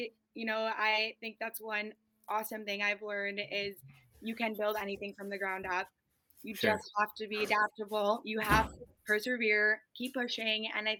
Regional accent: Hartland, Wisconsin, United States; I am from Heartland, which is a small little village.

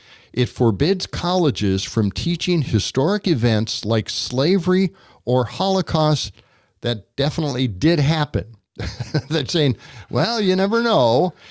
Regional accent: Wisconsin, United States; Like I'm from Wisconsin. My family is from Wisconsin. I want to stay here. I don't want to leave.

